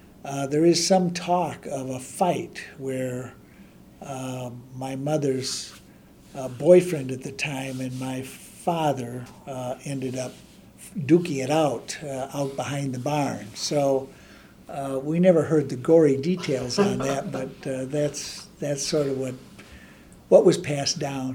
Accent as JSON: {"language": "English", "town": "Harvard", "region": "Illinois", "country": "United States", "tie": "born or raised there", "also_born_or_lived": "Woodstock", "said": "So I was born in Woodstock, but my parents were renting a farm near Harvard, Illinois."}